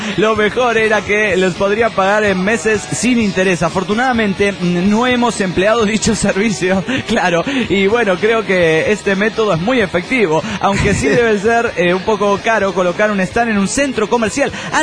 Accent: Rosario, Santa Fe, Argentina; Soy el canalla de Rosario, Argentina.

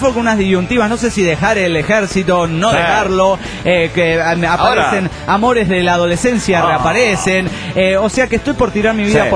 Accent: Chalatenango, El Salvador; Resulta que vivo frente de la casa de la autoridad más alta de la Iglesia Católica de mi pueblo en Chalatenango, El Salvador.

